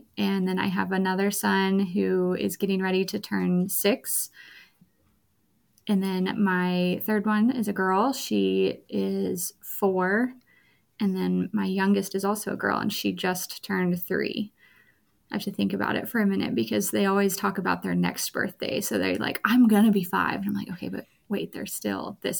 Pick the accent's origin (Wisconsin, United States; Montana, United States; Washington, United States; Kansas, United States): Kansas, United States; Yeah, I grew up in central Kansas, and that's where we are now, just not quite as far north as I grew up. I was basically on the Nebraska line where I grew up. I grew up on a hobby farm.